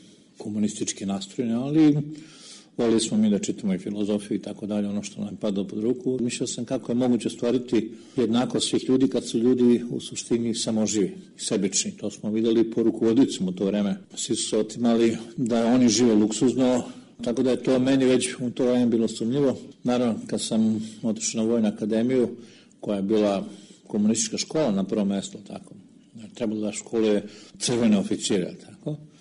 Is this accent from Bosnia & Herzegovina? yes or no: no; Belgrade, Serbia; Rođen sam u Beogradu